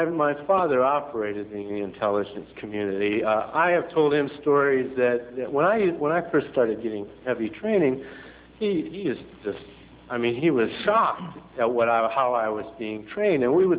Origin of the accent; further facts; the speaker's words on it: Chicago, Illinois, United States; born there; I know it's true. I was born in Chicago.